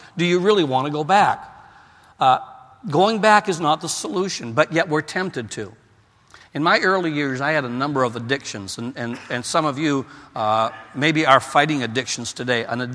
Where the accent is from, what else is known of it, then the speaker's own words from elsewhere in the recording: Maine, United States; I was brought up in Maine, as far east as you can get in the United States.